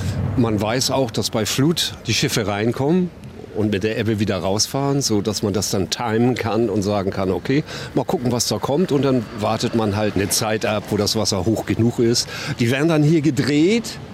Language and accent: German; Hamburg, Germany; Das Wilhelmsburger Bahnhofsviertel, wo ich groß geworden bin